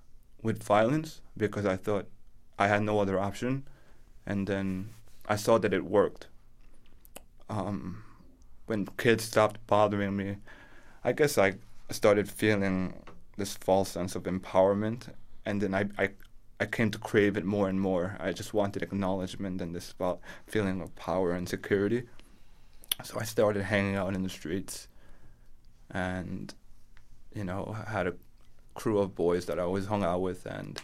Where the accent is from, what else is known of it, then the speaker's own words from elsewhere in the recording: Flushing, New York, United States; Yeah, so I grew up in Flushing, Queens.